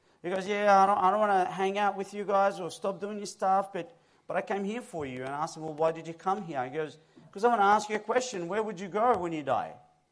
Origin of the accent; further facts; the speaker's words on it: Egypt; moved away; I was born in Egypt. I am Egyptian by blood, by birth. That's one sin I can't repent of. So I was brought up in Egypt, we left as a family, my parents and my siblings. We left at, age of 15, around there, to come to here, to Australia.